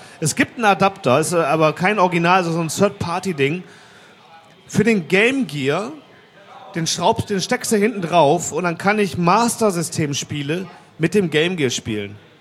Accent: Mülheim an der Ruhr, North Rhine-Westphalia, Germany; Ich komme ja, wie gesagt, aus Mühlheim, falls da keiner weiß.

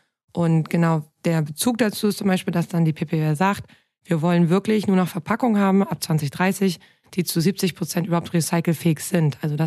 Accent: Hamburg, Germany; now in Cologne, Germany; komme eigentlich aus Hamburg und bin gerade im schönen Köln seit einem Jahr

